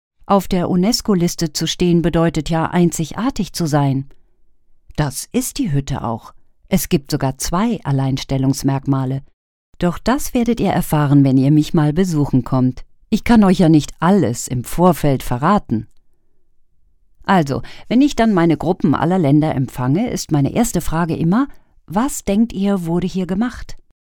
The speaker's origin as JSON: {"language": "German", "region": "Saarland", "country": "Germany", "tie": "born or raised there", "said": "Hier im kleinen Saarland, meiner Heimat, gibt es einen fantastischen Ort"}